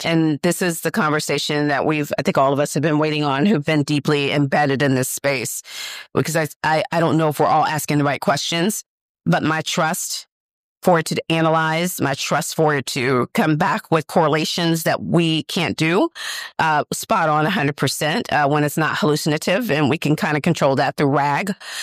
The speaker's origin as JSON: {"language": "English", "town": "Austin", "region": "Texas", "country": "United States", "said": "Austin, Texas, my friend. Hailing."}